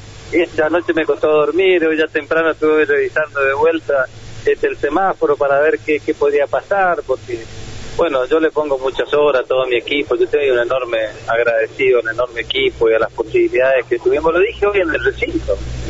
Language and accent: Spanish; Chaco, Argentina; En mi caso, en mi provincia, yo que soy del Chaco.